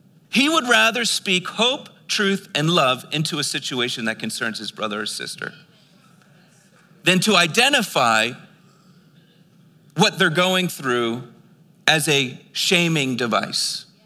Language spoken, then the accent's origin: English; Philadelphia, Pennsylvania, United States; I'm from Philly.